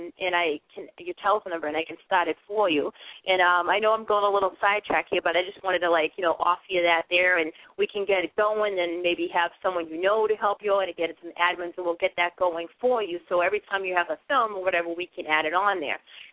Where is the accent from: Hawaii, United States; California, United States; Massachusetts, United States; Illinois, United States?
Massachusetts, United States; Boston; and I'm from Boston, and I lived in the same area that he lived.